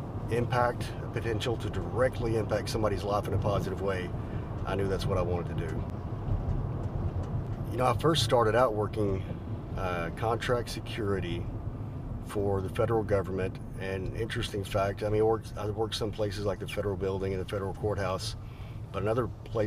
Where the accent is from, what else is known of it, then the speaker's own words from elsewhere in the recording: Fort Worth, Texas, United States; born there; I was born here in Fort Worth, Texas at Harris Methodist Hospital. I grew up a little bit west of here, went to school in a small town